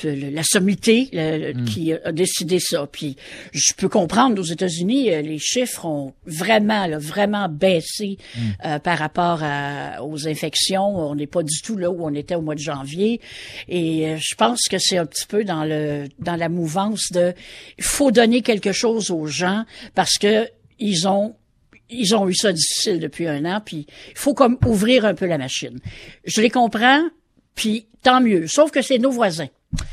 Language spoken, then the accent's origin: French; Canada; on vit au nord de la frontière, on est des Canadiens, on a des réalités différentes.